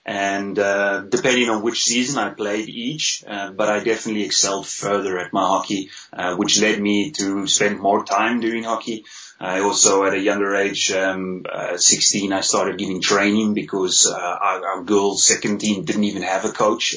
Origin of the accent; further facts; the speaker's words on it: South Africa; Well, I came from a small town